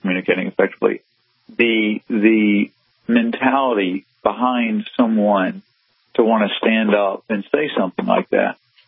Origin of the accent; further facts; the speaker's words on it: the South, United States; And I'm from the South originally